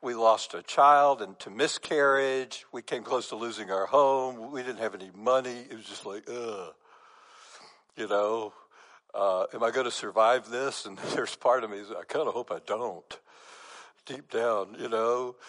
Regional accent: United States; You know, just as an American in 21st century, I might stand up here and say, hey, we're all going to go to Blackburn's barbecue for lunch.

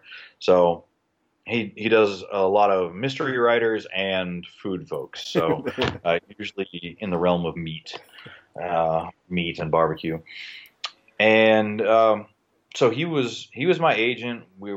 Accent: Dallas, Texas, United States; So yeah, I'm an architect from Dallas.

